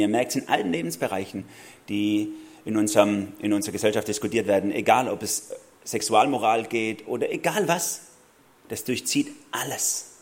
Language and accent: German; Baden-Württemberg, Germany; Redlinger, da komme ich her. Ja? Also in der Nähe. Mitten im Herzen von Schwaben.